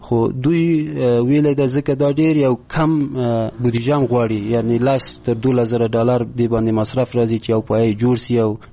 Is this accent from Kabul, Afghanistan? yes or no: yes; Paghman, Kabul, Afghanistan; ولایتم کابل ده، ولسوالی پغمان ده،